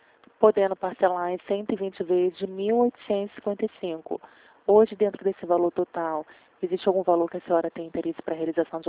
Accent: Rio de Janeiro, Brazil; Sou de Vila Isabel

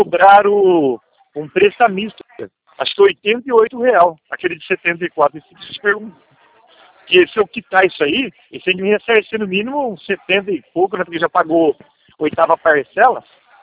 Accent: Ribeirão Preto, São Paulo, Brazil; born there; Então, eu nasci em Ribeirão Preto. Minha família é tudo Ribeirão Pretano também.

